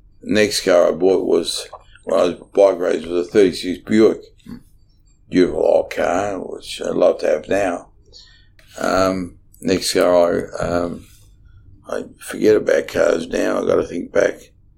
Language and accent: English; Australia; It was rather, I was seen as chunky Australian that got pole in the Jaguar, which really shocked the racing fraternity, right?